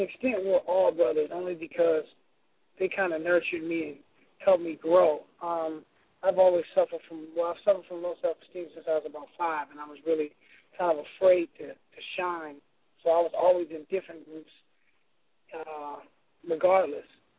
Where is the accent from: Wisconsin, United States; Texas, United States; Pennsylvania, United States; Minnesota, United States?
Minnesota, United States; So, man, you know, I'm from the Twin Cities, so anything Jimmy and Terry touched, I was always listening to.